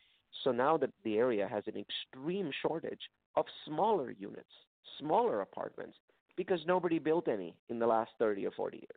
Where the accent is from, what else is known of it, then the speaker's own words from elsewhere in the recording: California, United States; You know, I'm from California. Wow. I'm from Silicon Valley.